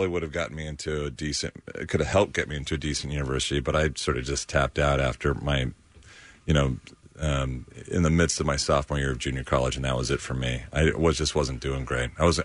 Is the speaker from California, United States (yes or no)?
yes; Huntington Beach, California, United States; I grew up in Huntington Beach, so back in the day.